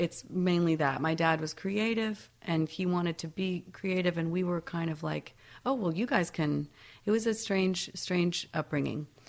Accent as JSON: {"language": "English", "region": "New York", "country": "United States", "tie": "born there", "also_born_or_lived": "Florida / Alabama", "said": "No, I was born in New York. A month later, we moved to Florida, and then... A year later, we moved to Alabama"}